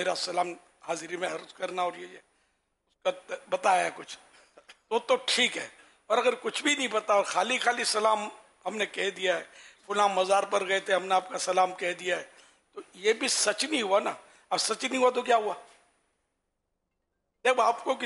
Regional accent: Lahore, Punjab, Pakistan; now in Italy; میں لاہور سے آیا ہوں، سارے لاہور والوں نے آپ کو سلام بولا ہے

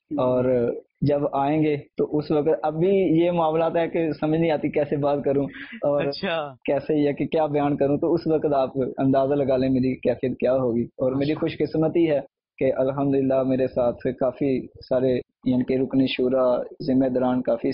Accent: 126 GB Shehrwana, Punjab, Pakistan; یہ میں ہوں 126 گابے شہروانا۔

